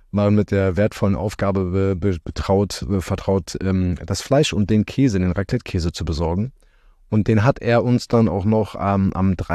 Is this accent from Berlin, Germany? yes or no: yes; Berlin, Germany; weil wir Berliner sagen halt Eierkuchen zu Pfannkuchen.